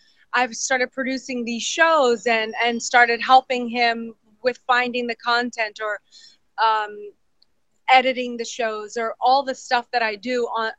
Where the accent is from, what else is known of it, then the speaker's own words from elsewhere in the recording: the South, United States; I'm from the South. I love to entertain people